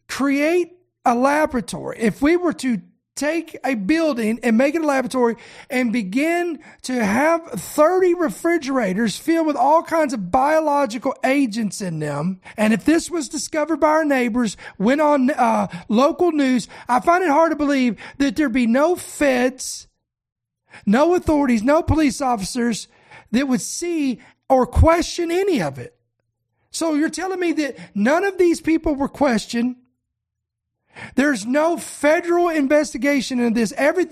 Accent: Kentucky, United States; I'm just a Kentucky boy. I was raised in Kentucky, lived and raised, born in Kentucky.

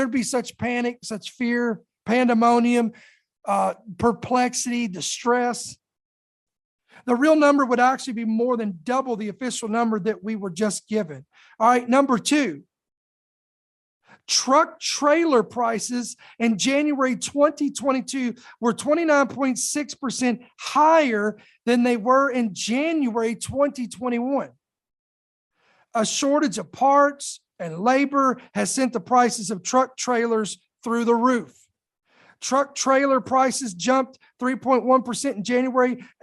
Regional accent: United States; Because I am an American. This is where I live. This is my earthly citizenship.

